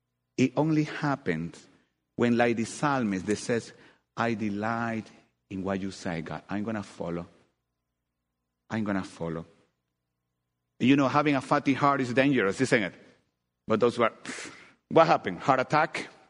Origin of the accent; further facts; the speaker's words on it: Jipijapa, Manabí, Ecuador; I grew up in Ecuador. Hipijapa is the place. But that's the place I was born.